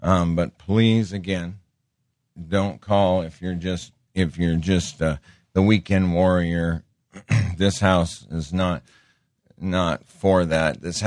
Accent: Montana, United States; one of my very good friends that I grew up with in Montana.

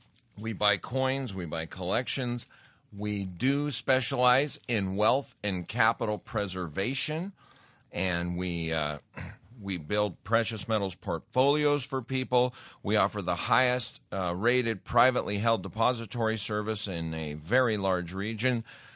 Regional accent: Montana, United States; And I've mentioned I grew up in Montana. I've seen some pretty harsh, nasty winters.

